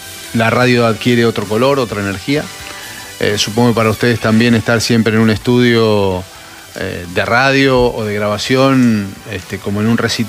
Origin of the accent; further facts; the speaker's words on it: Santa Fe, Argentina; yo también soy simpatizante de Unión, soy también santafesino.